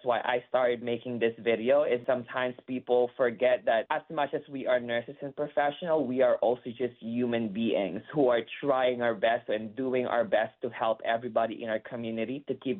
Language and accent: English; Canada; I'm Canadian. I'm a Canadian citizen.